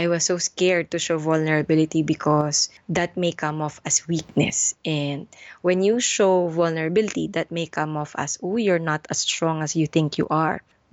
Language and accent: English; Valenzuela, Metro Manila, Philippines; Oh, I'm Filipino, pure Filipino. I live in Valenzuela for 20 years, studied there, grade school and high school.